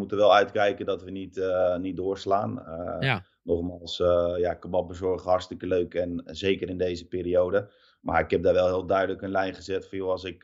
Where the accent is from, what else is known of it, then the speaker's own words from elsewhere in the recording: South Holland, Netherlands; Dus straks ga ik hier in Alphen of in Gouda, waar ik ook regelmatig natuurlijk kom, waar ik vandaan kom.